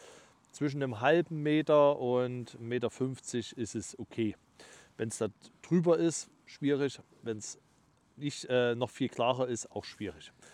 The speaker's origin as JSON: {"language": "German", "town": "Leipzig", "region": "Saxony", "country": "Germany", "tie": "born or raised there", "said": "Ich bin selber in der Großstadt groß geworden, in Leipzig, ne?"}